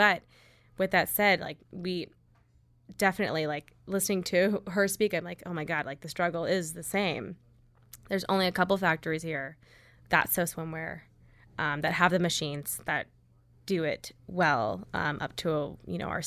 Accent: West Palm Beach, Florida, United States; But the long answer is really that Megan and I grew up in West Palm Beach, Florida.

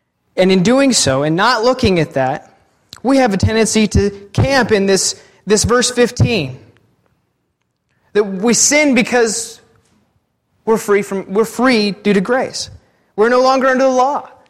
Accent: Oregon, United States; I'm from Eastern Oregon, so I'm a hunter.

